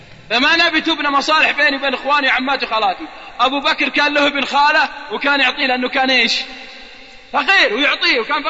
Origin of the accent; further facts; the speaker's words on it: Al-Qassim, Saudi Arabia; عندنا في القصيم